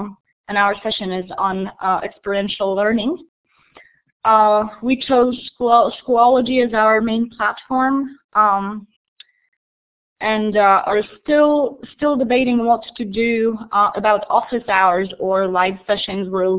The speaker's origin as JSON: {"language": "English", "town": "Trondheim", "region": "Trøndelag", "country": "Norway", "said": "from Trondheim in Norway."}